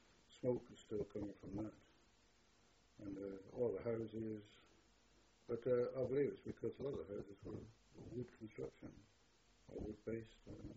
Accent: Gloucester, South West England, United Kingdom; I come from Gloucester.

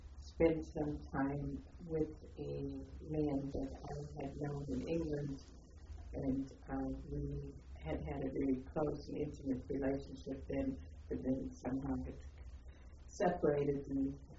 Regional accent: Germany; moved away; Primarily to show my husband and my son where I lived and went to school and so on.

